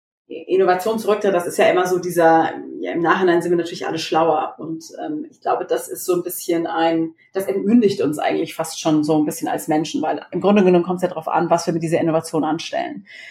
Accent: Baden-Württemberg, Germany; ich bin ja groß geworden in Baden-Württemberg und in der Nähe von Karlsruhe.

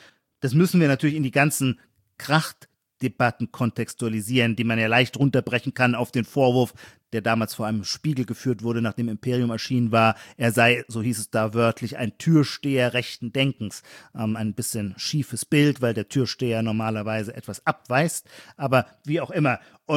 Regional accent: Heidelberg, Baden-Württemberg, Germany; ich bin ja selber Heidelberger

